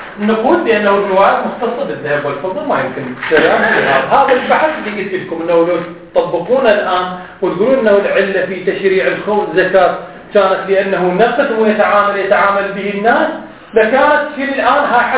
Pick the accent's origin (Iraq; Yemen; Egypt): Iraq; moved away; مثل ما صارت عندنا بالعراق احنا قبل 15 سنة لما جينا